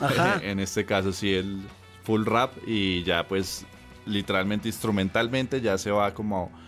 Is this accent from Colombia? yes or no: yes; Bogotá, Colombia; moved away as an adult; now in Mexico; Yo vengo de Bogotá, Colombia.